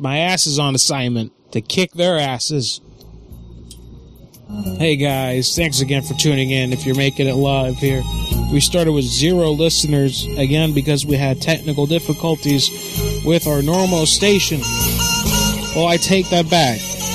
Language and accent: English; Boston, Massachusetts, United States; Originally, I'm from Boston.